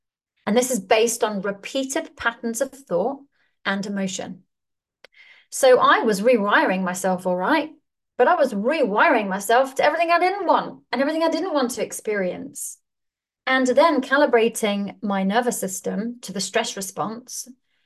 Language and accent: English; Zimbabwe; also born or lived in Johannesburg; growing up in Zimbabwe and then Johannesburg, and growing up in a house affected deeply by alcohol and mental health issues.